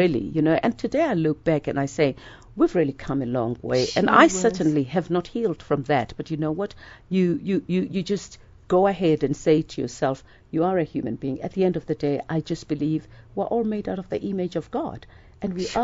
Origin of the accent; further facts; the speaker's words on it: South Africa; born there; I am a South African and nobody could ever wish me away. I'm born here